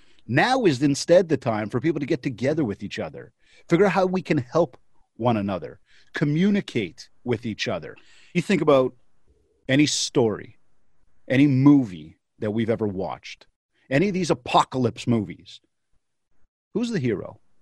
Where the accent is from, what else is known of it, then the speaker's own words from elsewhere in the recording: Canada; Sorry, I'm Canadian.